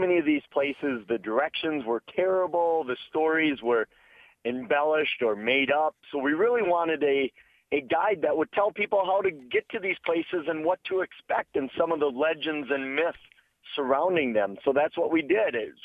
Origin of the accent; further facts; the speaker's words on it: Wisconsin, United States; Well, I really blame it on my home state of Wisconsin, and I blame it because I grew up not too far from a UFO capital of the world that we have in our state.